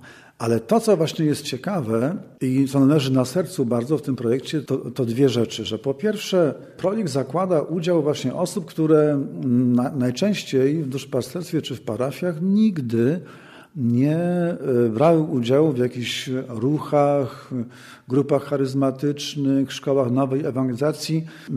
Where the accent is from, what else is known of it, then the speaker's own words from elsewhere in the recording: Nieciecza, Lesser Poland, Poland; moja parafia rodzinna, Nieciecza, skąd pochodzę